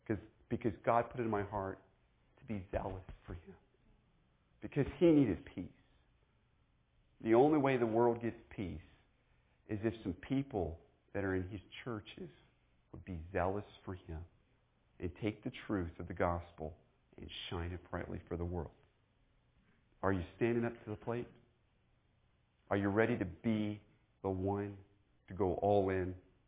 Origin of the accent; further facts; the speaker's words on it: Kansas, United States; And I said, well, I'm from Kansas. I'm a Baptist minister. I'm a camp director, actually.